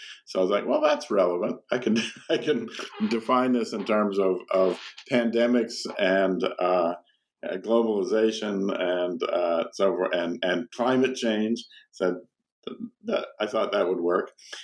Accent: New Orleans, Louisiana, United States; And let's see, before that I grew up in New Orleans.

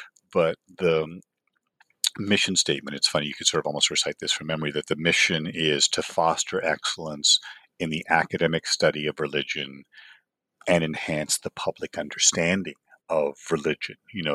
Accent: Toronto, Ontario, Canada; growing up in Toronto was the Eastern International region.

